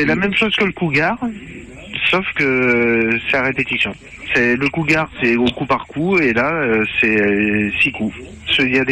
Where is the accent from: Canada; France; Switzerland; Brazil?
France; Lyon, Auvergne-Rhône-Alpes; À Lyon, ouais, ça tombe bien, je suis lyonnais.